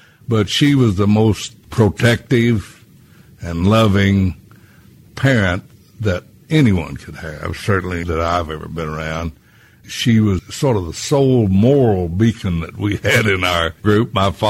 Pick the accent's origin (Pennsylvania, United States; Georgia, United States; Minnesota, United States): Pennsylvania, United States; Bobtown; born there; When I was born in Bobtown, there was a doctor in attendance at my home, Dr. John Lawson.